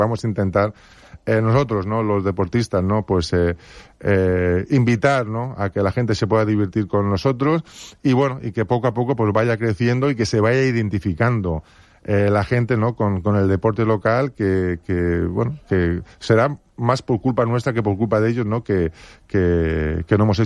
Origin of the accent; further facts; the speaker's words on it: Benidorm, Valencian Community, Spain; porque soy de Benidorm. Y me gustaría, ¿no?, que Benidorm volviera.